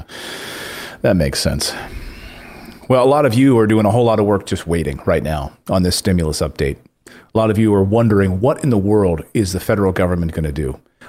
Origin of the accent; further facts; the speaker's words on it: Philadelphia, Pennsylvania, United States; I'm from Philadelphia.